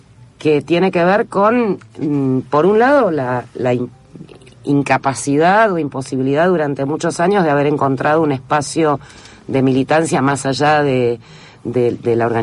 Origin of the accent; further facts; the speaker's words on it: Buenos Aires, Argentina; Yo soy bonaerense y con familia santafesina. No me llevo demasiado bien con la Ciudad de Buenos Aires.